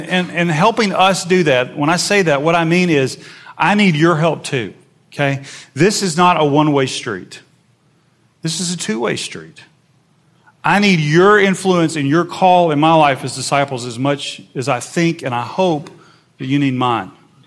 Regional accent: Nashville, Tennessee, United States; I grew up in Nashville, Tennessee.

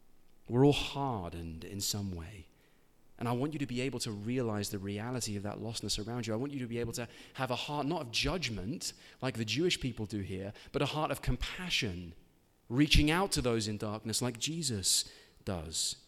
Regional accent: England, United Kingdom; Now, I'm from England. Inviting yourself over somewhere is not okay. It is a social faux pas.

